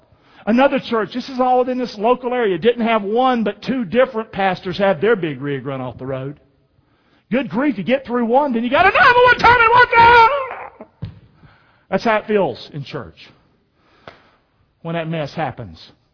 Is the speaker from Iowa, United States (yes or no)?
no; Rockingham, North Carolina, United States; If I'm from Rockingham, North Carolina, I understand it.